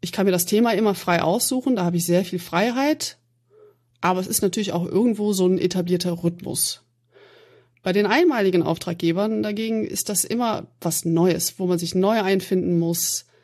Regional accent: Aachen, North Rhine-Westphalia, Germany; Ich komme aus Aachen. Und wenn man aus Aachen kommt, dann ist man erstmal schon mal generell sehr empört, wenn man woanders hinzieht

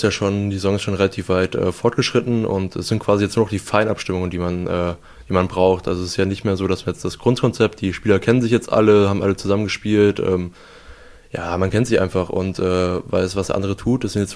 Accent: Aldekerk, North Rhine-Westphalia, Germany; jonglieren irgendwie, bin ich damit ein bisschen aufgewachsen in Aldekerk

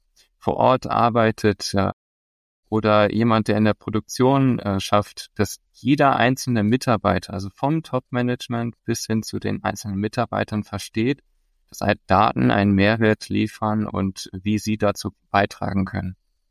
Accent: Switzerland; ich komme ja aus der Schweiz

